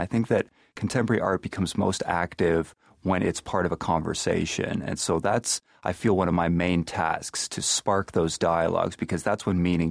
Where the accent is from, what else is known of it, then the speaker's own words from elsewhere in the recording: Toronto, Ontario, Canada; I'm from Toronto, Canada, originally. I did my undergraduate at the University of Toronto, then left and did my master's at Bard College in upstate New York in Annandale and Hudson, but then soon after went back across the border and curated in Winnipeg